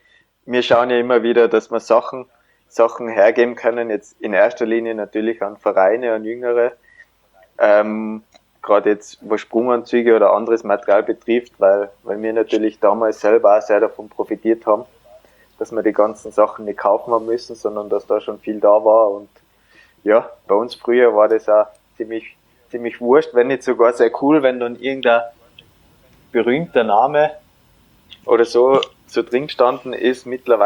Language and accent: German; Tyrol, Austria; also born or lived in Vienna; Ja, ich glaube, bis ich 3 oder 4 Jahre alt war, haben wir in Wien gelebt.